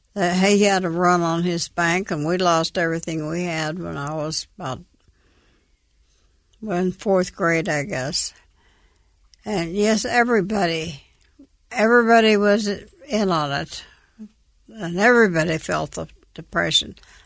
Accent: Texas, United States; I grew up in West Texas.

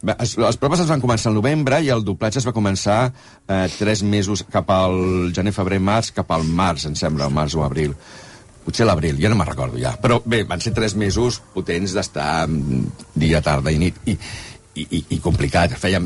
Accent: Barcelona, Catalonia, Spain; jo soc de català de Barcelona, però tenia molts amics castellans

